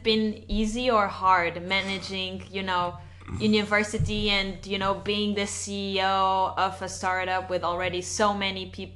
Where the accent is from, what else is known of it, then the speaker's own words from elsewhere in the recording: Batalha, Centro, Portugal; also born or lived in Leiria; I'm not from Leiria, I'm from Batalha, but a lot of my childhood happened in Leiria, so I do remember that.